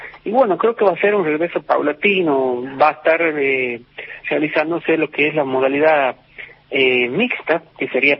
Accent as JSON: {"language": "Spanish", "region": "Santiago del Estero", "country": "Argentina", "tie": "born or raised there", "said": "nacido y criado en Santiago del Estero, capital, madre de ciudades."}